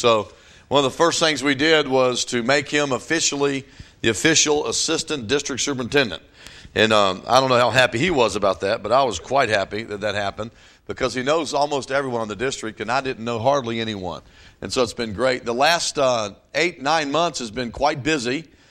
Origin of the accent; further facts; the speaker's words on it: Virginia, United States; I grew up in Virginia, right next to Williamsburg, Virginia, if you've ever been to Williamsburg.